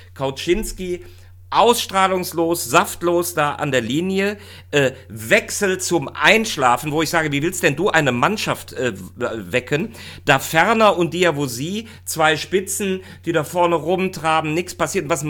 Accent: Rhineland, Germany; also zumindest für mich als Rheinländer

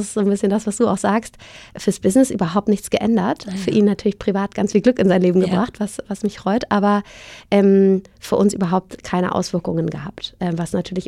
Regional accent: Berlin, Germany; Ich bin ja Berlinerin, also ja, für mich hätte Berlin sehr nahe gelegen.

